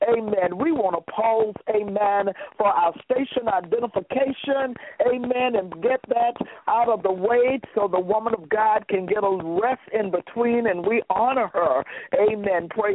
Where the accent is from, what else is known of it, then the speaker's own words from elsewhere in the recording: the South, United States; now in Illinois, United States; I'm a Southerner, amen, and down south we speak to everybody, amen. I'm up here in Illinois, and I still have to get used to it